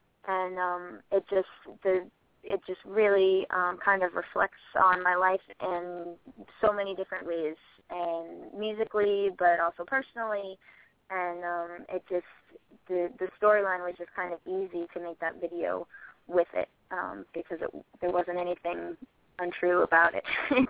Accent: New England, United States; Well, I'm from New England, so I love seafood, any sort of seafood. And it makes it a little difficult when I'm in Nashville because it's not quite the same down there.

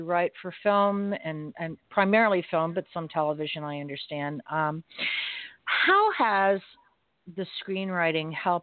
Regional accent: Miami, Florida, United States; I grew up in Miami. You know, it's not the crime capital, but it certainly is not completely safe all the time.

